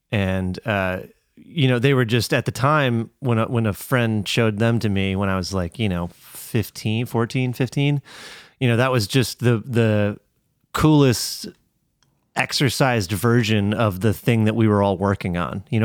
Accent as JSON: {"language": "English", "town": "Middleton", "region": "Wisconsin", "country": "United States", "said": "I'm from Middleton, Wisconsin."}